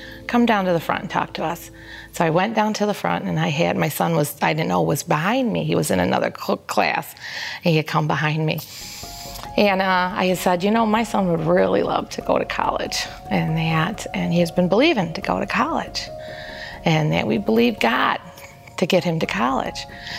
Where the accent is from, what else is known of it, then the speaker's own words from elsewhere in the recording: Sterling Heights, Michigan, United States; I'm from Sterling Heights, Michigan.